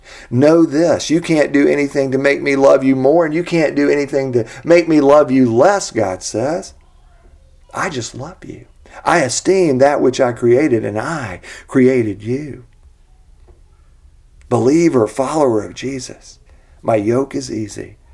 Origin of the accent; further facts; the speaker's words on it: Montgomery, Alabama, United States; I was raised in Montgomery, Alabama, and most people consider that the sticks.